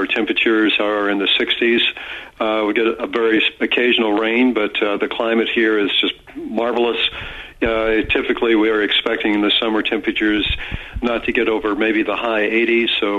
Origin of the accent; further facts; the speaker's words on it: Tulsa, Oklahoma, United States; Well, actually, I grew up in Oklahoma, in Tulsa, which was up until maybe the 60s, the oil capital of the United States.